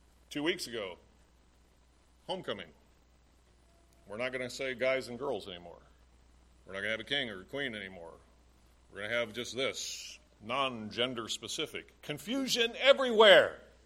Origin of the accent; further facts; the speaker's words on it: United States; As an American, you know, as Americans, we seem to have bred into us a disdain for anyone who inherits a fortune